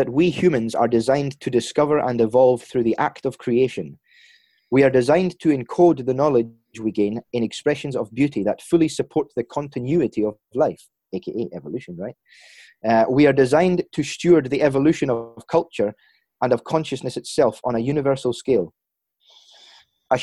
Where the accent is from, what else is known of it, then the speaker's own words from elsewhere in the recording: Scotland, United Kingdom; I'm Scottish